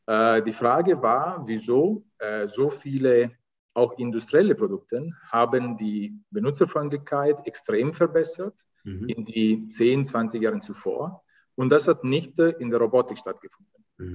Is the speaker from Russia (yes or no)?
no; Italy; ich weiß, als Italiener muss ich immer schmunzeln